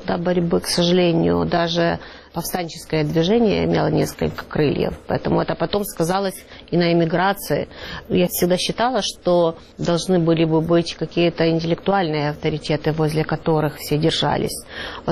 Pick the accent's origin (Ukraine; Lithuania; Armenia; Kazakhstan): Ukraine; Volyn Oblast; born or raised there